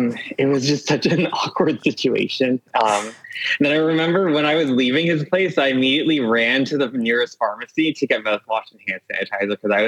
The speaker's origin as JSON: {"language": "English", "town": "Toronto", "region": "Ontario", "country": "Canada", "said": "I'm from Toronto."}